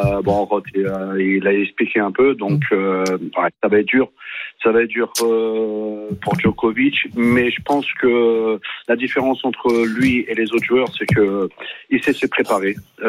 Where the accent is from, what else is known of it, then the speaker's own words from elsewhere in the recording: North Macedonia; Je suis de la République de Macédoine.